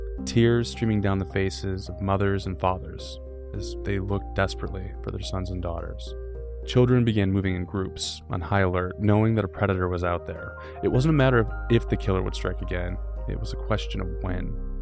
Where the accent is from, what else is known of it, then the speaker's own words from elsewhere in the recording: Michigan, United States; I grew up in Oakland County.